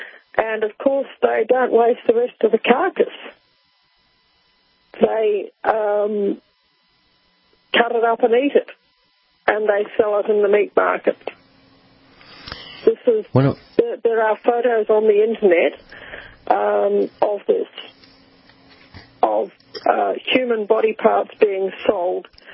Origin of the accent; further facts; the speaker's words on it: Rotorua, Bay of Plenty, New Zealand; Well, I grew up in New Zealand in Rotorua